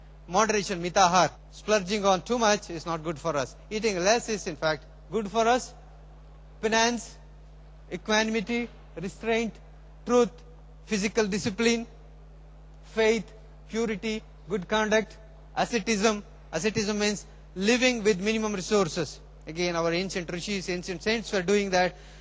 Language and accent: English; India; So we being Indian vegan, we try to avoid that possession.